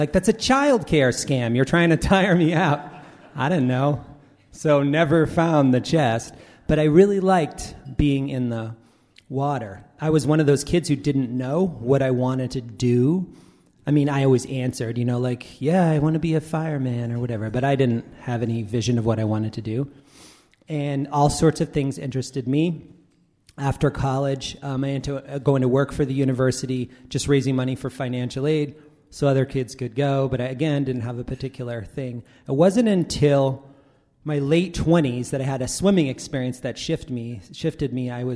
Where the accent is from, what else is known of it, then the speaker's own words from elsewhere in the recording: Massachusetts, United States; also born or lived in New York City, United States / Oregon, United States; I was born in New York City. Don't hold that against me. I grew up in Massachusetts. Don't hold that against me. I was a kid. I did live in Oregon for 5 years.